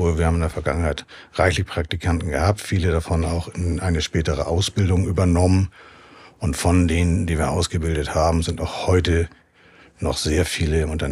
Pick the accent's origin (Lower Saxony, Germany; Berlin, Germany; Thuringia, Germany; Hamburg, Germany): Hamburg, Germany; now in Schleswig-Holstein, Germany; ich bin eigentlich ein Hamburger Junge.